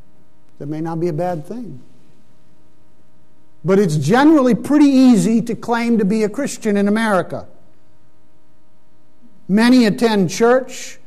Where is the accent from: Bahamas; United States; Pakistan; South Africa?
Pakistan; I grew up in Pakistan.